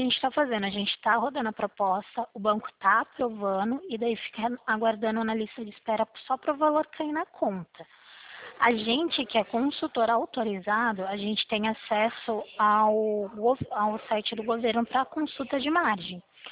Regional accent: Limeira, São Paulo, Brazil; Eu sou aqui de Limeira, trabalho aqui no Multibancos

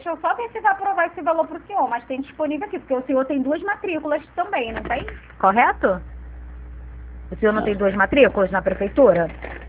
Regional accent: Rio de Janeiro, Brazil; Eu sou do Rio, né? Eu estou falando do Rio

